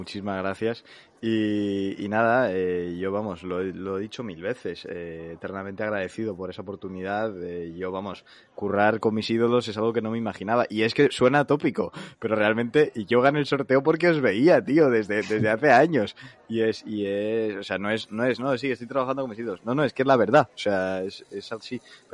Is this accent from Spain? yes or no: yes; Valencia, Valencian Community, Spain; moved away as an adult; now in Madrid, Spain; por aquí. Aquellos meses, septiembre, octubre, noviembre, yo me mudé de Valencia a Madrid para estudiar la carrera. Y yo en Valencia, pues he crecido en un barrio donde tengo todo en una manzana